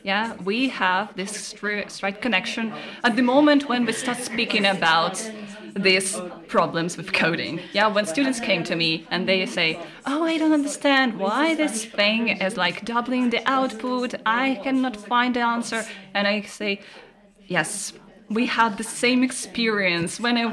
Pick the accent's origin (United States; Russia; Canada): Russia; I'm from Russia. So, yeah, I speak to my husband all the time in Russian. I speak to my relatives in Russian.